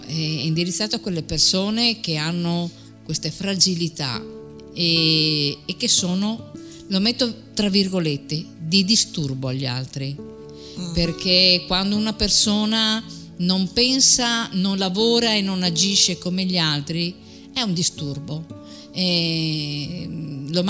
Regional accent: Rovigo, Veneto, Italy; sono di Rovigo

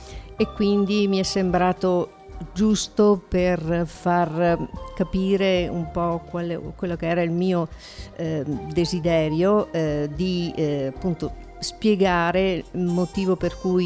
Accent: Salerno, Campania, Italy; now in Rovigo, Italy; io vivo a Rovigo ma sono di Salerno, quindi gran parte dei miei, cioè i miei parenti, delle mie amiche e mie colleghe di università sono tutte giù a Salerno

